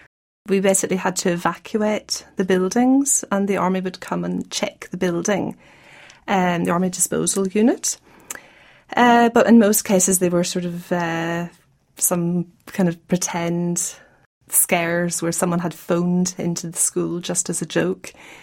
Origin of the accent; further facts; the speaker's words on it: Belfast, Northern Ireland, United Kingdom; I come from Belfast, the capital city.